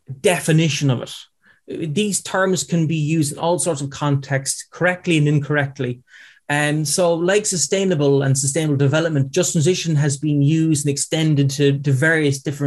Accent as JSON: {"language": "English", "region": "Munster", "country": "Ireland", "tie": "born or raised there", "accent": "West Cork", "lives_now": "Dublin, Ireland", "said": "But I grew up in West Cork, like I say, and I would have a foot in both camps"}